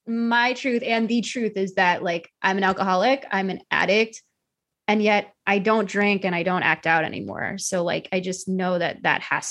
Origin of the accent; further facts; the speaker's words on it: Tennessee, United States; I'm from Tennessee.